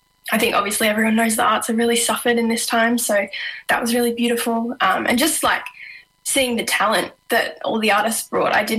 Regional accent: Warburton, Victoria, Australia; I'm also a student. I'm studying community development, and I'm originally from Warburton.

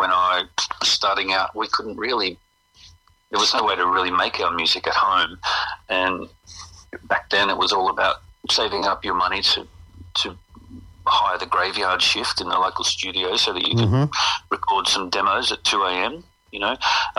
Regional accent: Brisbane, Queensland, Australia; from growing up in Brisbane, playing in local bands, and to now be, you know, still touring. I'll be 50 this year

